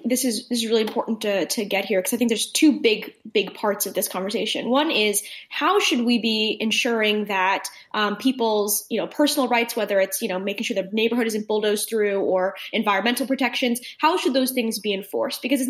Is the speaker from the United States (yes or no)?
yes; Maryland, United States; I grew up in Maryland, and there was a proposed plan to build a light rail across the county.